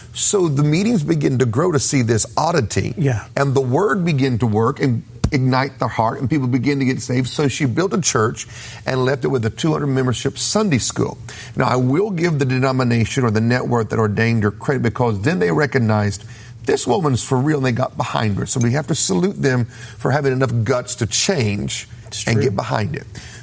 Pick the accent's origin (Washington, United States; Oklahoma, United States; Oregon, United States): Oklahoma, United States; Tulsa; I grew up in Tulsa, so I'm a Haganite.